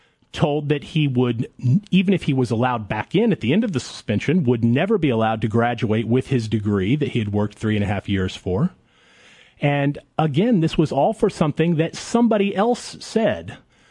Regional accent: Tulsa, Oklahoma, United States; Yeah, this one was kind of fun because Tulsa is actually my hometown, and so this is the first opportunity I've had since joining the center to muzzle my local university.

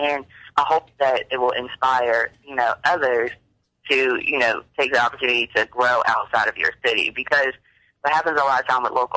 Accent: Virginia, United States; it helps me out because I'm from Virginia, so I'm definitely different from that.

